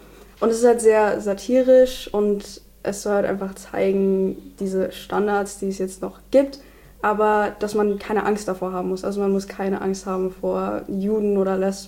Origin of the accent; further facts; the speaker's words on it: Saxony, Germany; Ich komme aus dem Osten, also aus Sachsen. Und die Band kommt auch aus Chemnitz, also auch aus dem Bereich, wo ich groß geworden bin und auch geboren bin.